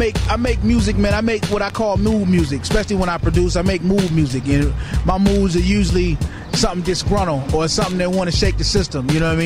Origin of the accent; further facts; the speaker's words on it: Carson, California, United States; I grew up in Carson, which is, you know, right outside of Long Beach, right outside of Compton.